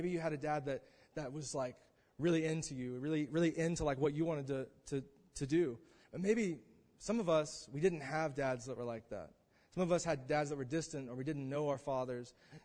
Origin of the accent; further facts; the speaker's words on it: Broken Arrow, Oklahoma, United States; See, I grew up in Tulsa, Oklahoma, if you guys didn't know.